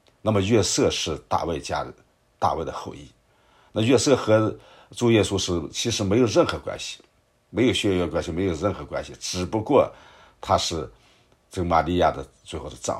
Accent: North China, China; 像北方我们老家以前就是，我记得小的时候

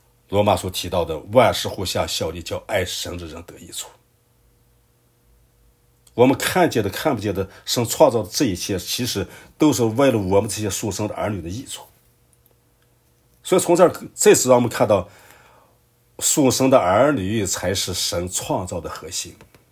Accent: China; 我们小时候在大陆学课

